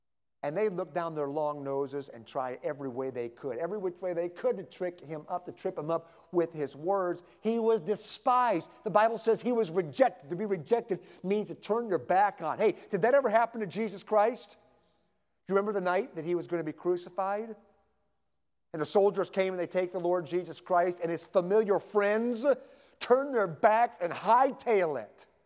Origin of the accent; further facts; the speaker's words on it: Midwest, United States; So I grew up in the Midwest, and asparagus is something that no child should ever have to eat until they're like 16 or 17.